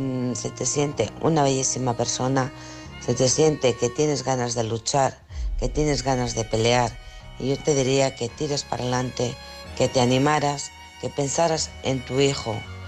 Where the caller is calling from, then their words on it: Alcorcón, Community of Madrid, Spain; de Alcorcón.